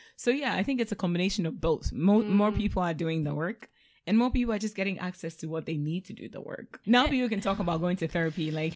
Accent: Ghana; My view on this could be different because I'm from Ghana

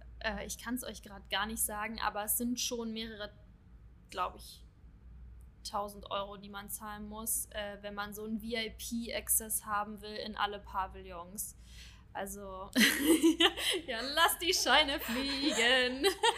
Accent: Berlin, Germany; now in Dubai, United Arab Emirates; Ich komme aus Berlin und ich dachte, hey, ja, mich kann nichts mehr umhauen

